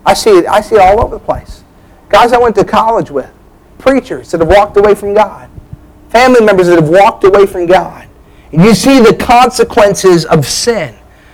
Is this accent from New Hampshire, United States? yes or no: yes; New Hampshire, United States; But I grew up in New Hampshire. I lived on Captain Clark Highway.